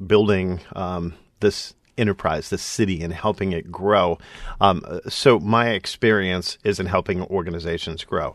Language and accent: English; Stockton, California, United States; So I grew up in Stockton. We would come up to Oakland and see both of the teams play.